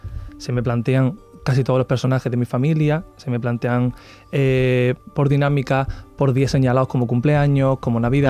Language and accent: Spanish; Roquetas de Mar, Andalusia, Spain; Sí, lo hice en Roqueta, en mi pueblo.